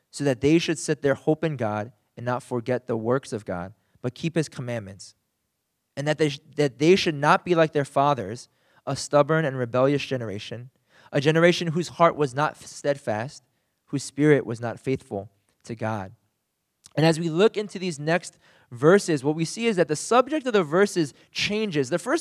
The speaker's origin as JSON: {"language": "English", "country": "United States", "tie": "born or raised there", "said": "as most of us, I think most of us here, we grew up in America in a pretty individualistic society."}